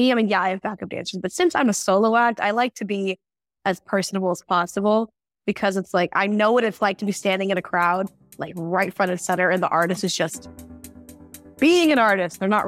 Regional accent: Tulsa, Oklahoma, United States; Obviously it's Oklahoma, but my hometown is Tulsa.

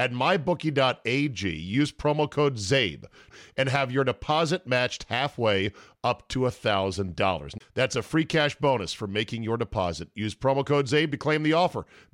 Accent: Vacaville, California, United States; growing up in Vacaville, California. You can go Google where that is.

